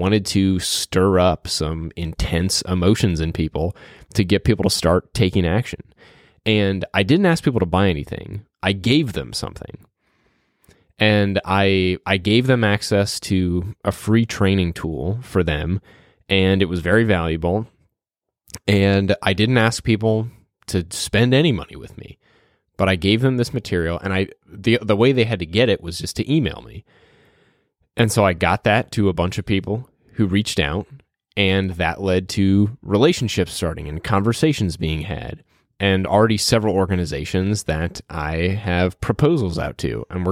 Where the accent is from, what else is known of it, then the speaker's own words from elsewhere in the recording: New Orleans, Louisiana, United States; now in Dallas, United States; I grew up in New Orleans, went to school in Dallas